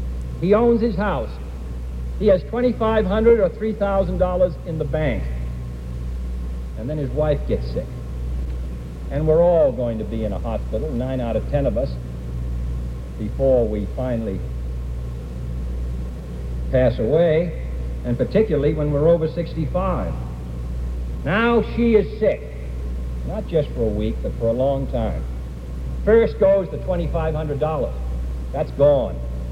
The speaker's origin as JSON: {"language": "English", "town": "Boston", "region": "Massachusetts", "country": "United States", "said": "I come from Boston, Massachusetts, near Faneuil Hall, where for a whole period of years, meetings were held by interested citizens in order to lay the groundwork for American independence."}